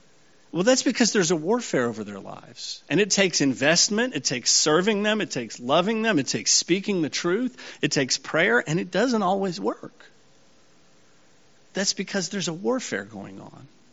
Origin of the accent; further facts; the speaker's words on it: Mississippi, United States; Fire ants, I grew up with fire ants in Mississippi